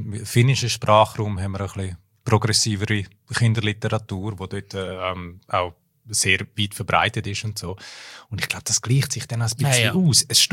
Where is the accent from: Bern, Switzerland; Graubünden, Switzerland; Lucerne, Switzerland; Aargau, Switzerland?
Graubünden, Switzerland; Und es ist aus meiner Heimatregion Graubünden